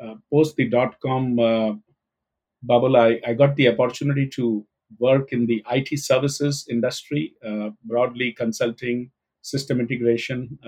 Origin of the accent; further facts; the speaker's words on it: Mumbai, Maharashtra, India; I was growing up in Mumbai, India